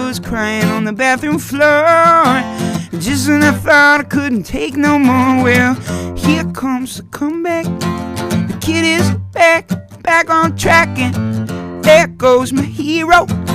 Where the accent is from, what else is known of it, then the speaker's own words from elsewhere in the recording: California, United States; I'm a Californian, true Californian, one of those Californians that has a hard time considering living elsewhere